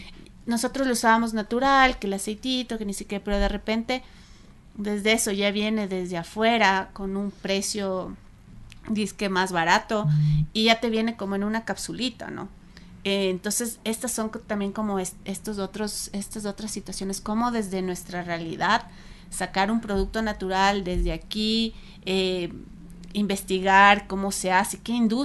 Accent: Ecuador; como latinoamericanos, no sé, sí, sí. en este caso ecuatorianos

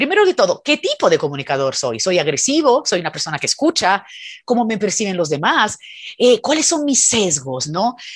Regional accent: Italy; now in Ecuador; yo soy italiana y cuando llegué al país por primera vez, sí me lo pregunté a mí misma, digo, bueno, más allá de mi proyecto personal, ¿no? Porque me vine concretamente porque me casé con un ecuatoriano y ya mis hijos son medio italianos y medio ecuatorianos

